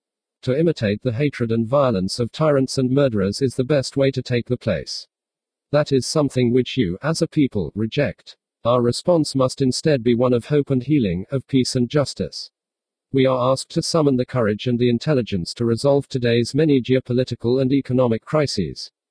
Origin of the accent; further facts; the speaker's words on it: San Bernardino, California, United States; My hometown is San Bernardino. My local regional area is called the Inland Empire.